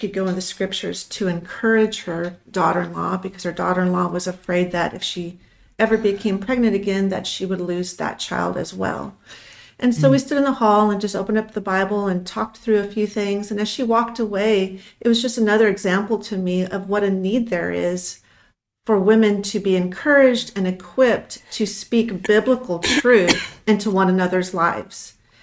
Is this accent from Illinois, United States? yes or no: no; Los Angeles, California, United States; now in Texas, United States; I'm originally from Los Angeles, and we made our way around the country a little bit and eventually ended up in Texas, and we make a joke that all roads do lead to Texas, so we're happy to be here.